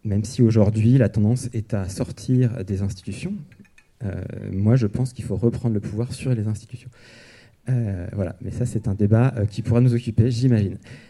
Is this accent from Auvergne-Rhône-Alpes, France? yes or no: yes; Auvergne-Rhône-Alpes, France; Et donc moi, j'ai grandi dans la Drôme.